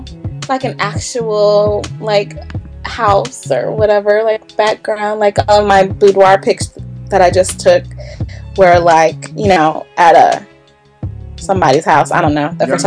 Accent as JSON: {"language": "English", "town": "Jackson", "region": "Mississippi", "country": "United States", "said": "You know, I'm from Jackson, Mississippi."}